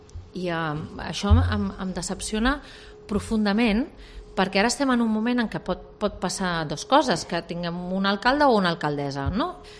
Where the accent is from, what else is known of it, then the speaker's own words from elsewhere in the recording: Catalonia, Spain; Escolta, jo sóc catalana. soc catalana, soc espanyola també, però soc primer soc catalana, tota la vida he estat catalana.